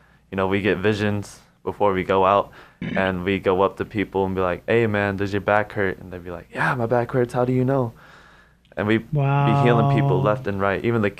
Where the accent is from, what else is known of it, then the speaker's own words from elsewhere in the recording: Reno, Nevada, United States; born there; I was born in Reno, Sparks area, 1996, and I was lost the day I was born. But I was raised by my grandparents in a Christian family.